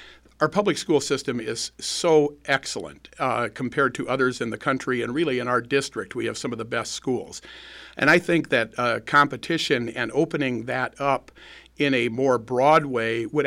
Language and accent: English; Wisconsin, United States; We're people from Wisconsin. We're people from America.